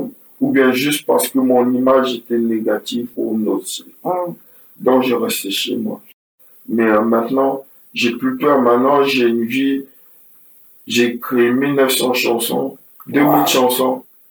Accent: Côte d’Ivoire; now in France; parce que je viens de Côte d'Ivoire et j'avais pas encore côtoyé beaucoup de Français

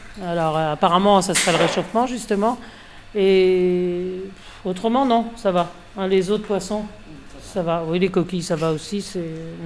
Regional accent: Lancieux, Brittany, France; Et puis on est nés, en plus, on est natifs de Lancieux. Donc la commune d'à côté

